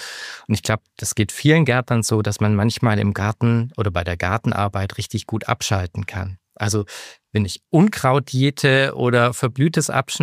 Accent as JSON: {"language": "German", "town": "Ulm", "region": "Baden-Württemberg", "country": "Germany", "said": "also ich komme aus der Nähe von Ulm in Deutschland"}